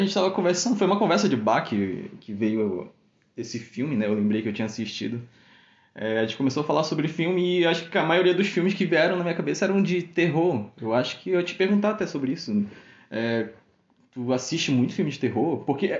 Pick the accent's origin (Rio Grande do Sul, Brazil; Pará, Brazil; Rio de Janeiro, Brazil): Pará, Brazil; Belém; born there; moved away as an adult; now in Lages, Brazil; Sou natural de Belém, vim para cá